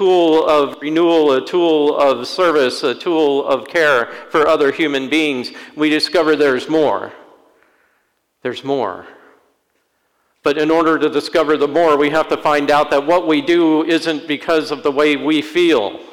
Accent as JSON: {"language": "English", "country": "Ireland", "said": "And I'm an Irishman."}